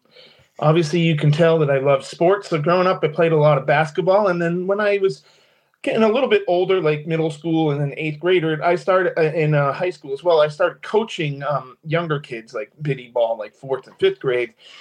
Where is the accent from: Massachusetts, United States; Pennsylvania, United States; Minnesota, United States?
Massachusetts, United States; My hometown right near Worcester, Massachusetts, had their biggest snowstorm in record in early to mid-December.